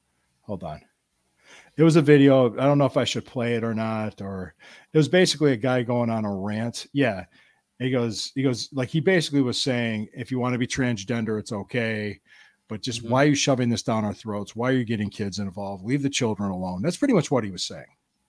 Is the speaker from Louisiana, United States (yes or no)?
no; Ohio, United States; yes, I'm from Ohio.